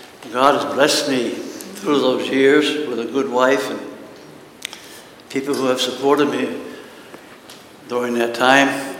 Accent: Massachusetts, United States; Some of you know that I come from Massachusetts, so as I preach this morning, you will notice an accent.

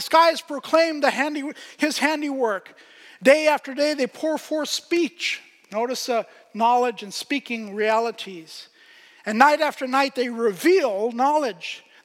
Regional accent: Pakistan; Now that's kind of true because I grew up in Pakistan

